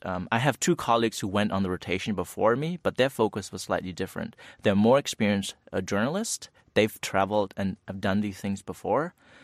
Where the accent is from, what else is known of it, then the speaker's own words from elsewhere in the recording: Phnom Penh, Cambodia; now in United States; I have family in Phnom Penh. So I'm from Phnom Penh originally, so my family is there.